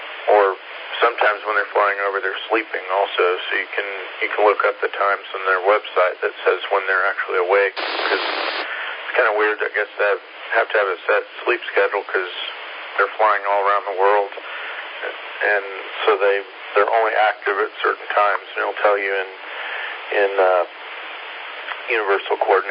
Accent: Bakersfield, California, United States; And then I grew up in California

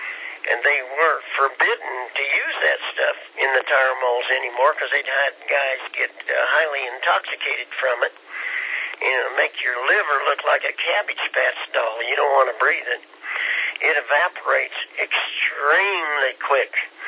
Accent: Kansas, United States; And I'm from Kansas, so we're a little slow.

